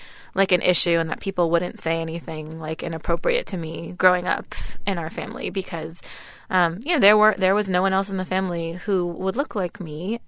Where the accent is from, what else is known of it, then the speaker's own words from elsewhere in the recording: Oregon, United States; also born or lived in Seattle; I was born in Seattle and I was at the Seattle Children's Hospital because I had been in the neonatal intensive care unit for several months. My adoptive parents by then had moved to Southern Oregon, which is why I grew up there in a fairly small white community.